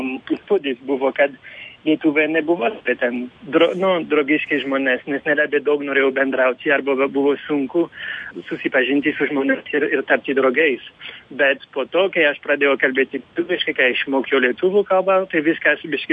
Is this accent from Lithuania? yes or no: no; France; Lithuanian is a second language; Ir aišku, kaip prancūzas, aš turėjau daug pasirinkimų, kaip Anglija, Ispanija, Italija.